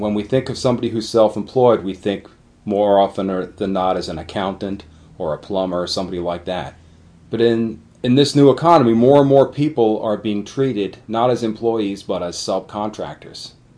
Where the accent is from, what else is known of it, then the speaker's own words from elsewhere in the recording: Catskill, New York, United States; Mr. Varga found out that I was from Catskill, where he had his own accounting practice.